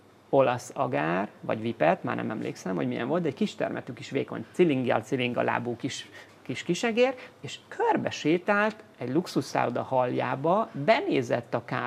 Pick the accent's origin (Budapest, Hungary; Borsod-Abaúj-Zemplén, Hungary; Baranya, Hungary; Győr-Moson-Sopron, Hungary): Borsod-Abaúj-Zemplén, Hungary; Miskolc; Én Miskolcon születtem